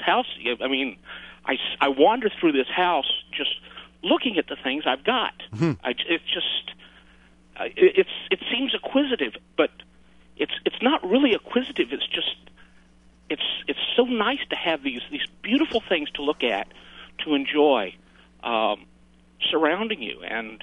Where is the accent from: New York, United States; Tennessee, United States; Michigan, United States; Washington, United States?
Tennessee, United States; I'm originally from Tennessee